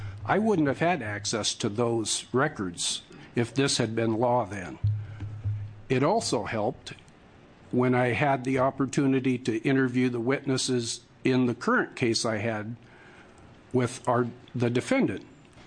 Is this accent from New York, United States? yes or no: no; Clatskanie, Oregon, United States; I'm from Klatskanai.